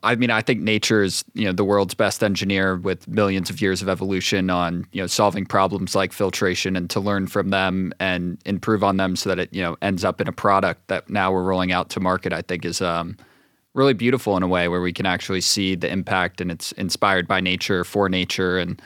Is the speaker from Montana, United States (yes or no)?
no; Madeira, Ohio, United States; I'm from Cincinnati. I grew up in Madeira, so I was actually just at my parents' house.